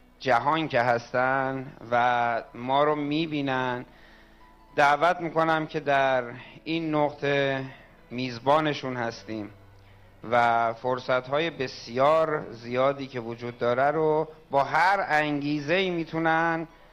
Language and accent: Persian; Tehran, Tehran Province, Iran; والا من خودم تهرانم